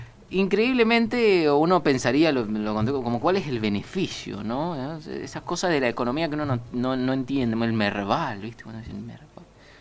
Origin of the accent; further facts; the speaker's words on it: Argentina; soy argentino